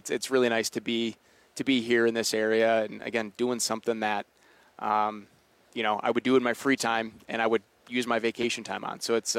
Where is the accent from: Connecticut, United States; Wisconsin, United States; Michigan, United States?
Wisconsin, United States; Kenosha; So I grew up in Kenosha, Wisconsin.